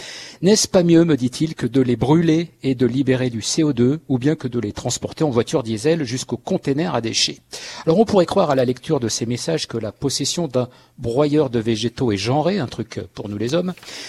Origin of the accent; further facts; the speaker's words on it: Paris, Île-de-France, France; quand on est parisien et qu'on n'a pas de jardin